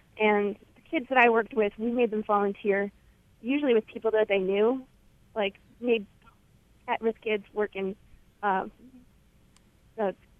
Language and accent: English; Penfield, New York, United States; Hi. I grew up in Penfield.